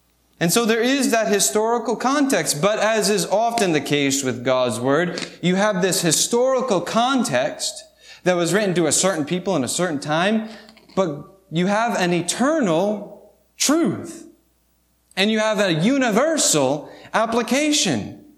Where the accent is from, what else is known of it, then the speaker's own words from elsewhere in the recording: United States; that's why we say, I'm an American, I uphold liberty